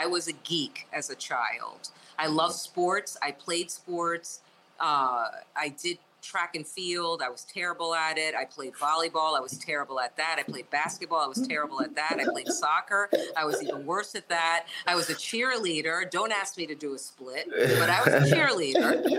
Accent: New Jersey, United States; born there; So I was born in New Jersey. My parents are from, you know, from basically the Northeast, from New Jersey, and also from the Philadelphia area.

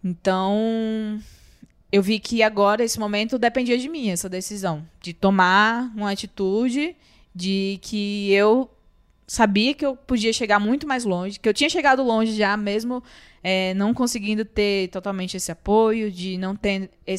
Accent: Northeast Region, Brazil; moved away; Eu vim do Nordeste, né? Assim, eu vim de lá para cá, para o Sudeste, porque lá eu me sentia muito limitada, assim.

